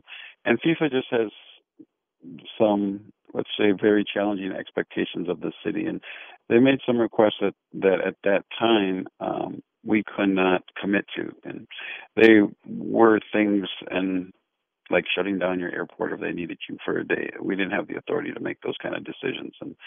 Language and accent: English; St. Paul, Minnesota, United States; born there; I was born in St. Paul, so it's going to revitalize that area.